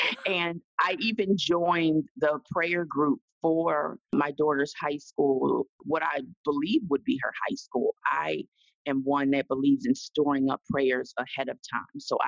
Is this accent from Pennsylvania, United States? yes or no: yes; Philadelphia, Pennsylvania, United States; Like I said, I'm born and raised in Philly, but particularly South Philadelphia, which was a very interesting place to grow up in the 70s and 80s.